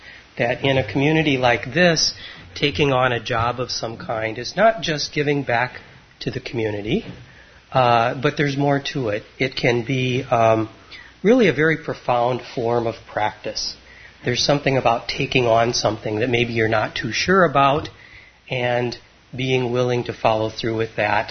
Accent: North Dakota, United States; I grew up in North Dakota, southeastern North Dakota, in the southern Red River Valley, that great empty expanse, that beautiful empty expanse, about 6 miles from the Minnesota border

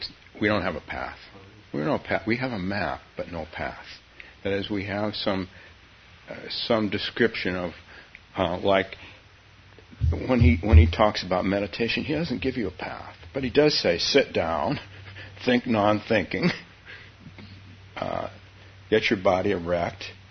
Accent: United States; Well, we're Americans. My take is that this is fine, but I'm an American.

